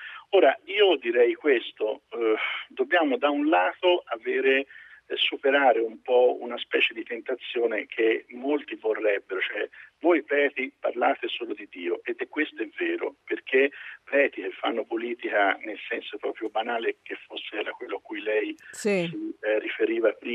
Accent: Florence, Tuscany, Italy; o si direbbe a Firenze, ma figurati il pischero, in radio, tanto siamo fiorentini.

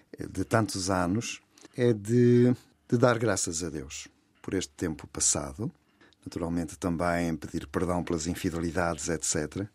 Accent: Porto, Norte, Portugal; fui ordenado na Diocese do Porto, de onde sou natural.

